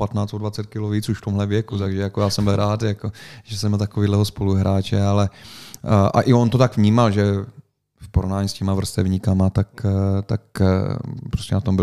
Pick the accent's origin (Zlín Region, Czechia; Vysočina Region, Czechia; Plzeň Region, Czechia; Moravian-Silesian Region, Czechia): Vysočina Region, Czechia; Třebíč; on měl strejdu, on měl rodinu Střebíči, že odkud pocházím